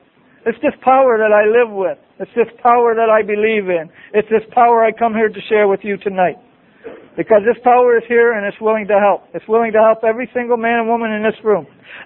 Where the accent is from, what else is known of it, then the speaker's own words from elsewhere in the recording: Pennsylvania, United States; I was able to go to my hometown of Pennsylvania.